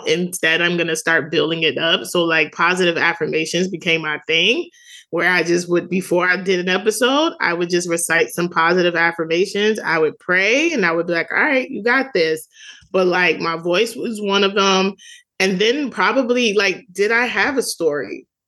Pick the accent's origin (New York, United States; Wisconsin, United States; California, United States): New York, United States; Brooklyn; accent: New York; I'm a girl from Brooklyn, New York. And so like, I like have the thick New York accent